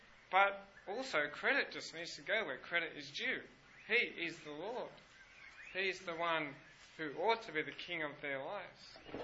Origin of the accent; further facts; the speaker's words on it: Penrith, New South Wales, Australia; Now, I grew up in Penrith, so I could see the Blue Mountains from our front balcony